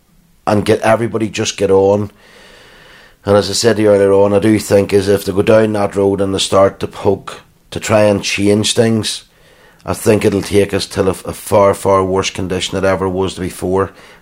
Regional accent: Northern Ireland, United Kingdom; I wouldn't class myself as being Irish, and I wouldn't class myself as being English, but I'd class myself as being an Ulster man.

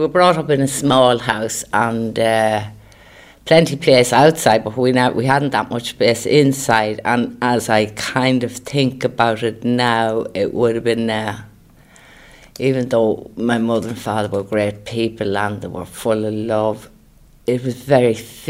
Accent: Killeshandra, County Cavan, Ireland; I was born and reared in Killeshandra, in the address you have here.

